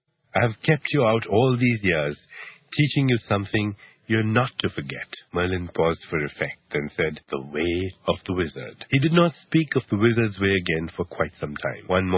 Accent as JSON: {"language": "English", "country": "India", "said": "want to know why I'm interested in wizards if I come from India. My answer is this. In India, we still believe that wizards exist."}